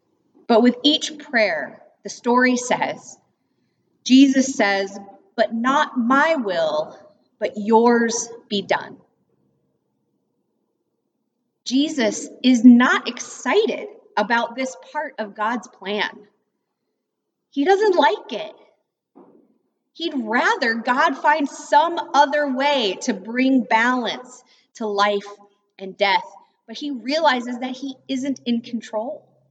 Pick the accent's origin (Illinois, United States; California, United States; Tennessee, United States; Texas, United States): Texas, United States; now in Wisconsin, United States; Trust me, I grew up in Texas, and I always enjoyed the spring, but here in Wisconsin, the emerging of the flowers seems downright miraculous.